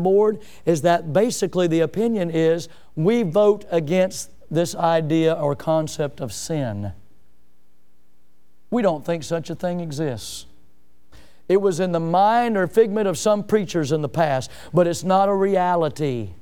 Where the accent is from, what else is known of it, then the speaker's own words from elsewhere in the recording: United States; That's my right as an American if I don't want to.